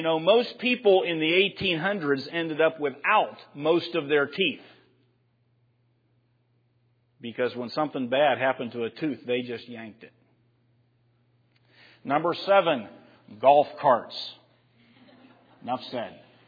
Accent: Pittsburgh, Pennsylvania, United States; Remember, I'm from Pittsburgh.

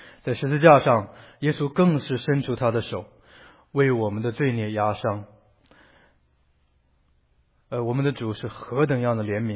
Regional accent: China; 我们其实作为一个民族，我是中国人，会可以讲这些话

